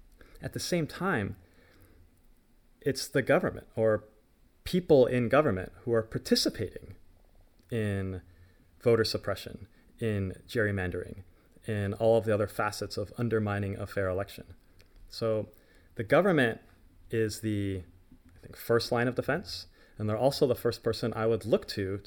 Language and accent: English; United States; And it is terrifying to me as an American that I think I can credibly make that accusation of our own government